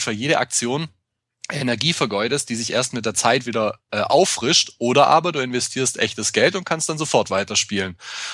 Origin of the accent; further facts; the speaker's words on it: Swabia, Germany; ich bin Schwabe